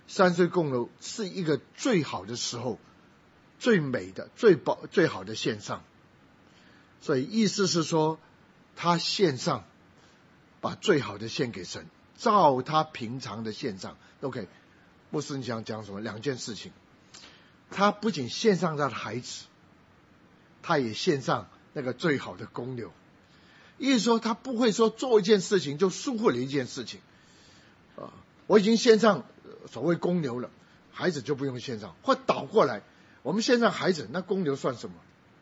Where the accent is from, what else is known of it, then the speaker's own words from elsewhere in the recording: Guangdong, China; 因为我是广东人